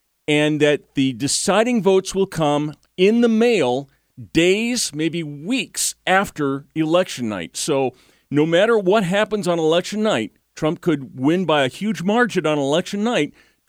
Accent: California, United States; Santa Cruz is the same way, growing up in California.

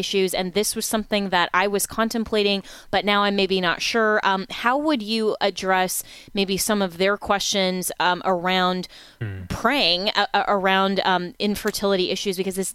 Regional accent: Florida, United States; My home state of Florida is one of them.

